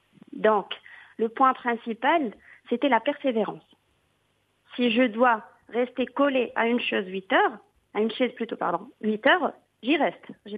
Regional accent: Morocco; Après, c'est ce que je disais avant, je suis marocaine.

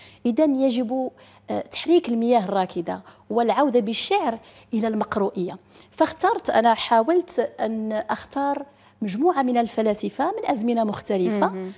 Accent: Morocco; لأننا أنا في الأول وبالآخر أنا مغربية

